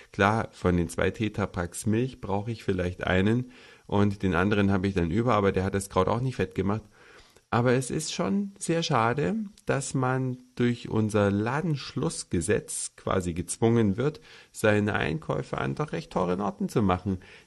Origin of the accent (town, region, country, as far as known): Hamburg, Germany